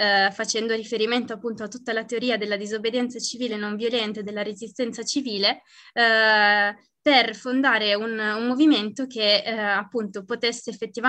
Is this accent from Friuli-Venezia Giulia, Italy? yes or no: yes; Trieste, Friuli-Venezia Giulia, Italy; ho 26 anni e sono di Trieste.